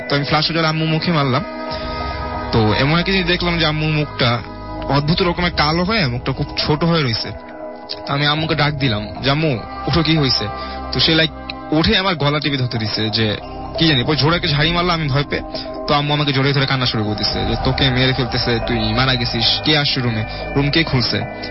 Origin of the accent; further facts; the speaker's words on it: Tongi, Dhaka Division, Bangladesh; আমি টঙ্গী থেকে।